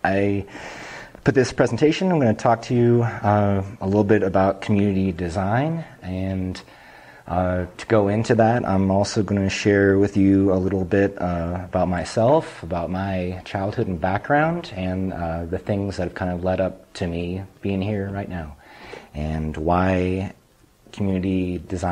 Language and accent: English; California, United States; I am from Northern California, from Humboldt County specifically. I grew up very sheltered in the woods, about an hour from the nearest town.